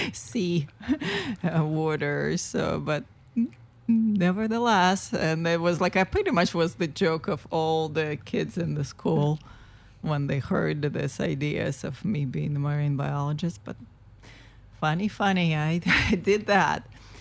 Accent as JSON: {"language": "English", "country": "Russia", "tie": "born or raised there", "second_language": "English", "said": "I was born and grew up in Russia and middle part of Russia. So like I would refer to Moscow as my starting point, but my hometown is about 200 miles northeast of Moscow, which on our scale, we consider it's right nearby."}